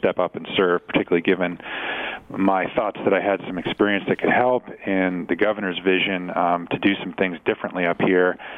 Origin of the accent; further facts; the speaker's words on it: Connecticut, United States; I've born and raised in Connecticut, moved out of the state for a few years, mid-career, work-related moves, but my wife and I came back to raise our families